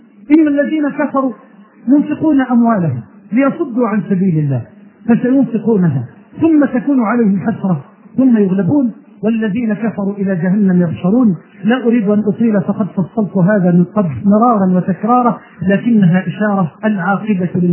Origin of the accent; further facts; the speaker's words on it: Egypt; بلدنا مصر